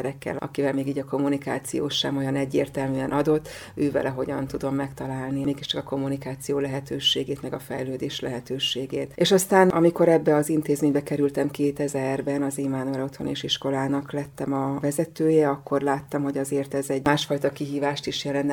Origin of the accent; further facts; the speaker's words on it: Vác, Pest, Hungary; én Vácon nőttem föl egyébként